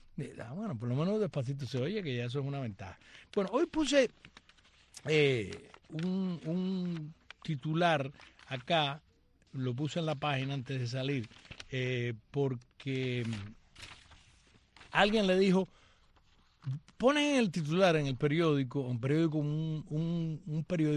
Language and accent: Spanish; Cuba; esta cubana, que soy una cubana para el bien y no para el mal